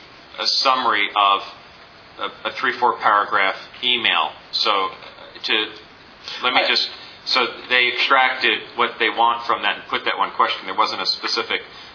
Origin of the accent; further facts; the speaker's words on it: New York, United States; So I'm from New York, okay?